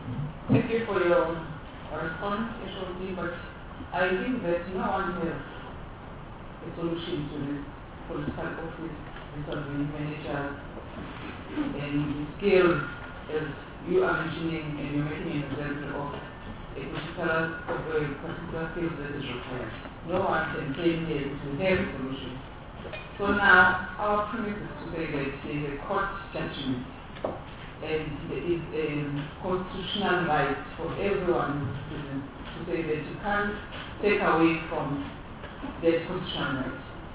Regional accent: South Africa; I'm not from the Eastern Cape, I'm also from South Africa.

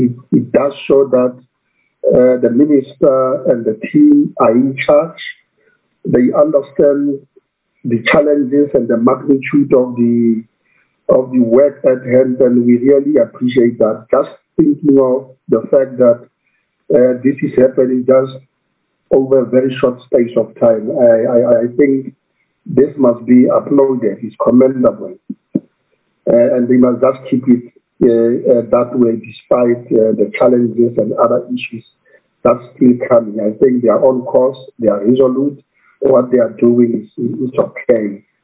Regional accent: North West, South Africa; Lastly, I'm from the Northwest Province, Chair.

